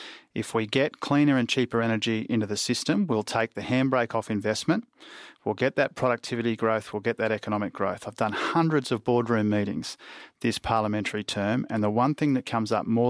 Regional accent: Queensland, Australia; I say this as a Queenslander too, as you know.

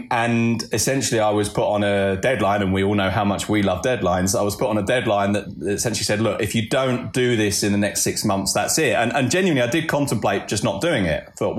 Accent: London, United Kingdom; I grew up in North London

